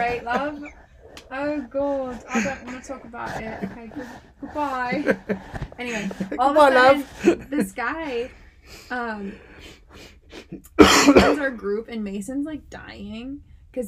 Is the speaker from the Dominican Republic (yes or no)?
no; South East England, United Kingdom; born and raised in Kent, mate.